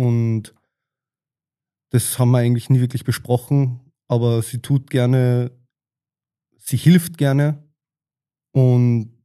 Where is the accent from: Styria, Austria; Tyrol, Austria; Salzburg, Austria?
Salzburg, Austria; born there; Ich bin nur im Pongau geboren. Meine Familie ist ursprünglich alle aus der Steiermark.